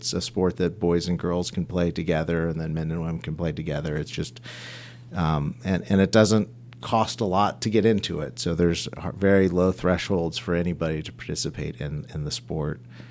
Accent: New Philadelphia, Ohio, United States; now in Cincinnati, United States; So I still call New Philadelphia my home, where I grew up in Eastern Ohio

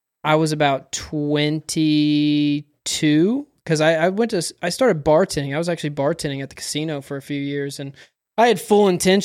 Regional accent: Philpott, Kentucky, United States; also born or lived in Evansville; So I was actually born in Evansville, moved to Philpott, Kentucky, lived there for about 5 years.

